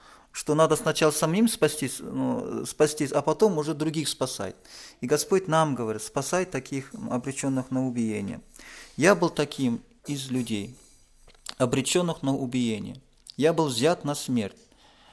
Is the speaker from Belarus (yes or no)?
no; Kazakhstan; что я брат казах, могу здесь стоять